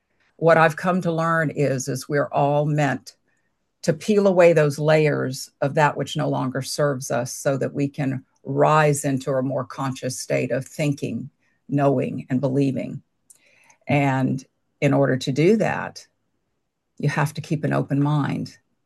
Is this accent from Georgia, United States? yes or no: yes; Savannah, Georgia, United States; So I grew up in Savannah, Georgia. I was born and reared there.